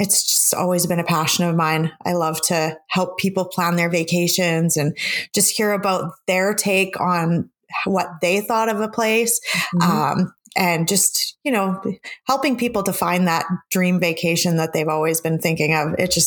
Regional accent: Canada; because we're Canadian, we've always kind of had that open travel with them

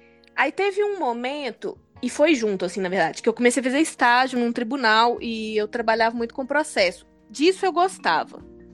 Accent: Belo Horizonte, Minas Gerais, Brazil; Sou de BH.

